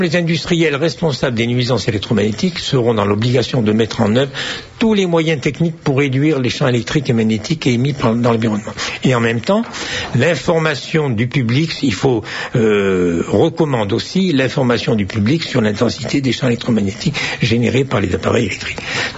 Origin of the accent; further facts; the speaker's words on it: Nice, Provence-Alpes-Côte d'Azur, France; Pourtant, je suis niçois de 5 générations des deux côtés, hein.